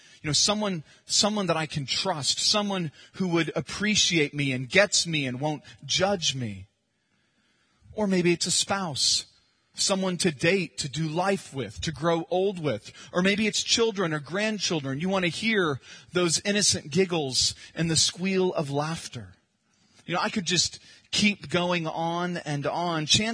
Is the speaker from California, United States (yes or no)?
yes; California, United States; I live in Arkansas, but I'm pretty sure I'm back in my home state of California.